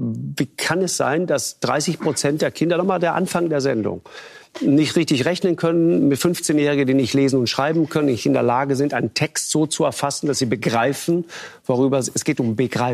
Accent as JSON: {"language": "German", "region": "Trentino-Alto Adige", "country": "Italy", "said": "dann denke ich nicht, als Südtiroler nicht Problem, Problem, sondern ich denke Chance, Chance, Chance."}